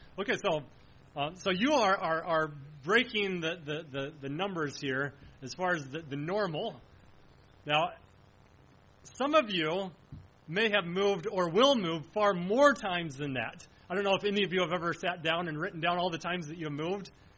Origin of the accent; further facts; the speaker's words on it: Onslow, United States; also born or lived in Indiana / Illinois; So I was born in Indiana when I was fairly young, and I don't even remember this move, but when I was fairly young, my family moved to Illinois. And then from Illinois, we moved to Onslow